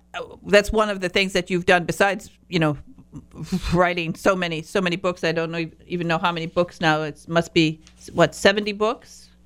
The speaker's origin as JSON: {"language": "English", "region": "Michigan", "country": "United States", "said": "I'm a youper from the Michigan's Upper Peninsula."}